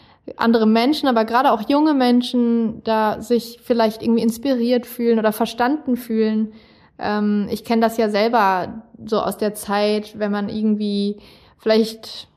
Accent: Kassel, Hesse, Germany; Also zum Beispiel spielen wir in Kassel, da wo ich herkomme, wo ich aufgewachsen bin und geboren bin

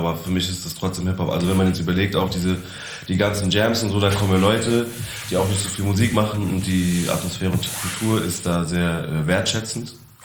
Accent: Frankfurt, Hesse, Germany; Also Sachsenhausen, ich bin in Sachsenhausen geboren. In Altsachs habe ich die ersten 5 Jahre gelebt.

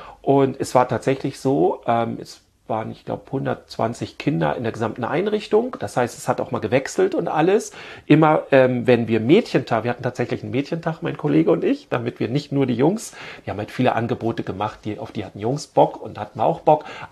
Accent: Bad Segeberg, Schleswig-Holstein, Germany; Ich komme aus Bad Segeberg, da war Winnetou das Thema, ja, oder ist immer noch.

